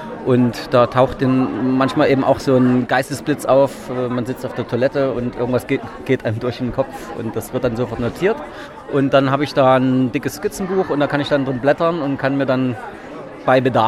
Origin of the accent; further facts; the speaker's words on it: East Germany, Germany; Ich bin ja im Osten aufgewachsen